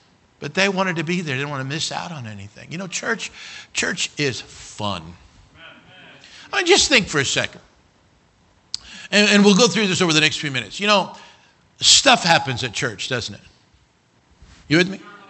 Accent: Wyoming, United States; Not from California. Missionary to California, all right? I'm from Wyoming.

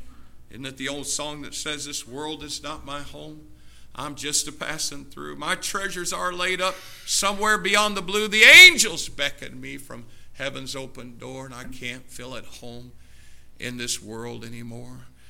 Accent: United States; Excuse me, but I'm an American

